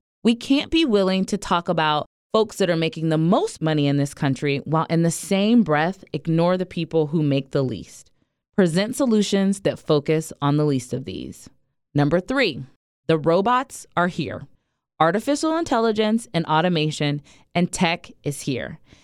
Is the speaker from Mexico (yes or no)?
no; Ohio, United States; I spent some time knocking doors in my home state of Ohio for GOTV.